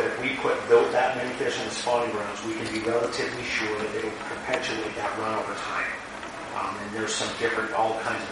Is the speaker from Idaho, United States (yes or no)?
no; Washington, United States; I mean, I grew up in Puget Sound.